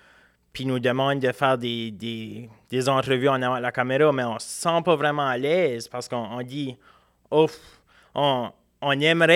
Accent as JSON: {"language": "French", "town": "Cap-Pelé", "region": "New Brunswick", "country": "Canada", "said": "je suis originaire du village de Capelio, au sud-est du Nouveau-Brunswick. Un petit village de pêche. La majorité est acadien dans mon village."}